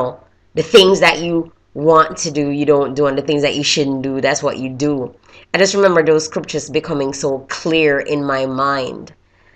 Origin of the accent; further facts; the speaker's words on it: Jamaica; We used to call them mothers back home. I'm originally from Jamaica